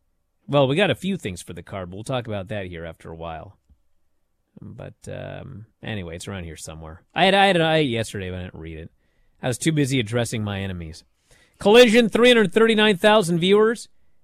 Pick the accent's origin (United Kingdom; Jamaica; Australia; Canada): Canada; For me, coming as an independent wrestler from Canada whose background is I'm British.